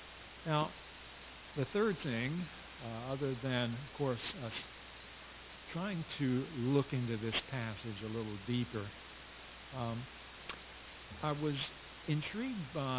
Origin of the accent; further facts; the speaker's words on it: Leesburg, Florida, United States; Flo and I, we're from the Leesburg, Florida area, about an hour, 45 minutes from here, Keystone Heights.